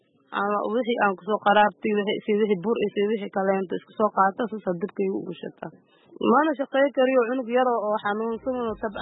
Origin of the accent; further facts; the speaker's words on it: Mogadishu, Banaadir, Somalia; aniga muqdisho ka imaaday